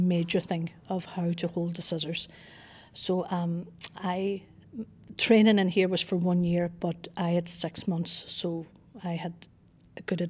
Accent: Killybegs, Ulster, Ireland; I'm from Killybegs, and I have lived in Killybegs all my life

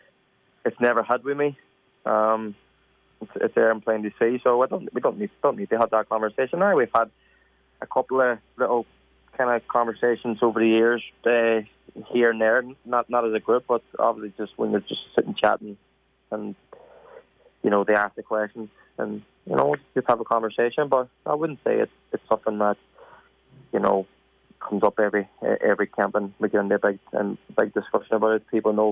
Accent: Ireland; But I think we, as Irish people, my men or women, we've been guilty ourselves because we've allowed it to happen.

